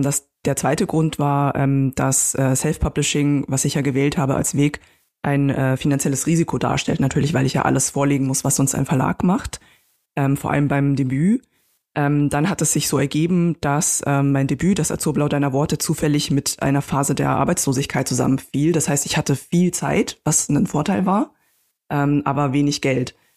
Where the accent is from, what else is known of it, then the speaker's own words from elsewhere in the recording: Munich, Bavaria, Germany; moved away as an adult; now in Berlin, Germany; Ich bin ursprünglich aus München, 2010 nach Berlin gezogen fürs Studium der vergleichenden Literaturwissenschaft. Ich bin halb Chinesin.